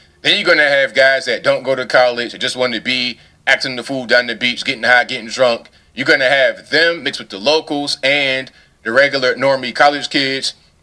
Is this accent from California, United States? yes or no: no; Portsmouth, Virginia, United States; I grew up on the beach and I'm from Virginia, that area. For the majority of my life, I lived in a place called Portsmouth, Virginia, which is right there, right down the street from the beach.